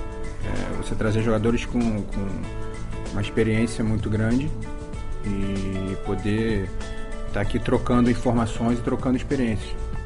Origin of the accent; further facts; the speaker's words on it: Rio de Janeiro, Brazil; Então, eu era o único jogador que nasceu no Rio de Janeiro e estava jogando a final no lugar onde eu fui torcedor durante anos.